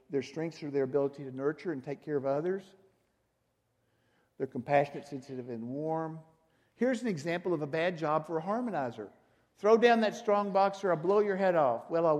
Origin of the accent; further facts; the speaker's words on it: Arkansas, United States; not just because we came from Arkansas to bring y'all something